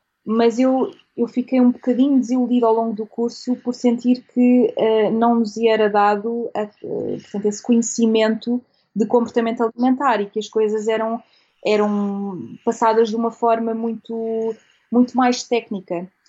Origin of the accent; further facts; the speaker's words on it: Lisbon, Portugal; now in England, United Kingdom; sou nutricionista, sou natural de Lisboa, mas estou a viver em Inglaterra.